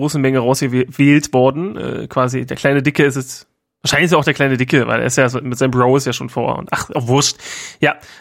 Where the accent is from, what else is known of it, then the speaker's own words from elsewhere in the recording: East Germany, Germany; ich bin ja Ossi